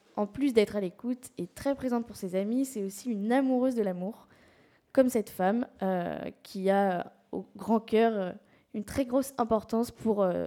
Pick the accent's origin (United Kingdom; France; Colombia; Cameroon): France; Saumur, Pays de la Loire; et je viens de Saumur.